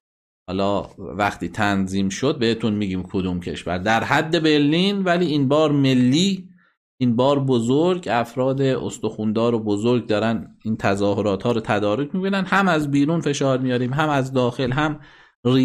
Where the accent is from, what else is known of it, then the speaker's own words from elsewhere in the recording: Neyshabur, Razavi Khorasan, Iran; اهل نیشابورم، ولی اینجا حرکتی انجام نشده